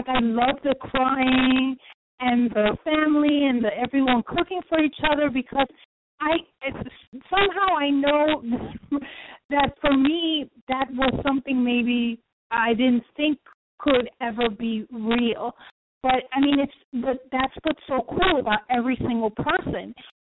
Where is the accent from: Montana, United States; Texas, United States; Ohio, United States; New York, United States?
New York, United States; Bronx; You know, I'm from the Bronx.